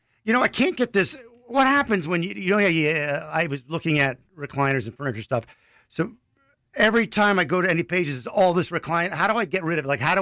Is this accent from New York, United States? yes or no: no; Philadelphia, Pennsylvania, United States; Philadelphia area.